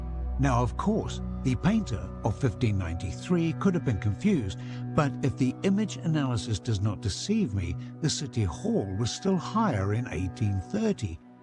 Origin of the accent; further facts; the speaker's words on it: Leipzig, Saxony, Germany; I know dozens of examples of such unusual architectural planning in my hometown of Leipzig, alone.